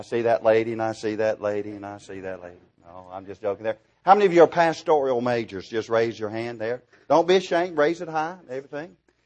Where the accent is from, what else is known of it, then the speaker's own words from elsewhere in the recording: Denver, North Carolina, United States; By the way, I am from Denver, North Carolina, not from Waco, at all, but from that of Denver.